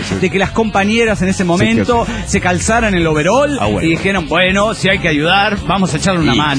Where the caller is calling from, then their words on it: Lima, Peru; de Lima, Perú.